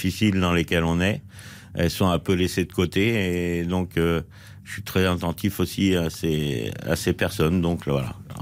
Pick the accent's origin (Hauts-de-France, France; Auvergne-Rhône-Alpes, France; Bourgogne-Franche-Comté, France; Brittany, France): Brittany, France; Châteauneuf-du-Faou; also born or lived in Quimperlé; je suis né en avril 59 dans le Finistère. Donc, j'étais. Toute mon enfance à Châteauneuf-du-Fou, donc au milieu du Finistère, ensuite Quimperlé